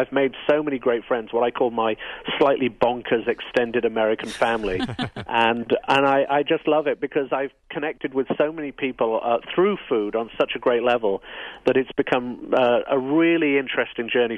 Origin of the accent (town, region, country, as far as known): United Kingdom; now in United States